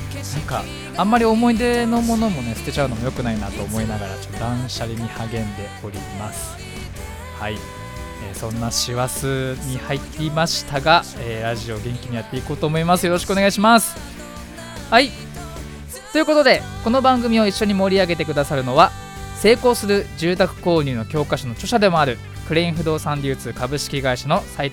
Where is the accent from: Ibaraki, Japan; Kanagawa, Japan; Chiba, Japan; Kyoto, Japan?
Kanagawa, Japan; Fujisawa